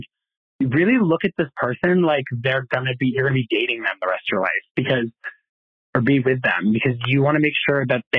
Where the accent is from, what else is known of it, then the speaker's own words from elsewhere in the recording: New York, United States; I'm from Central New York.